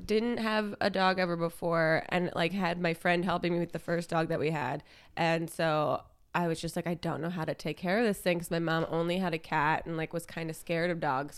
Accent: New Jersey, United States; I grew up in South Jersey, across the bridge from Philadelphia, if you're coming in.

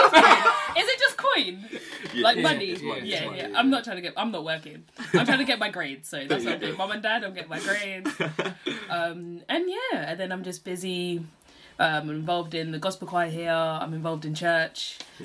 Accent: Enfield, London, United Kingdom; But, I grew up in Enfield. That's kind of just what I knew, isn't it? So I feel very blessed to be in London and, like, grow up in that kind of environment.

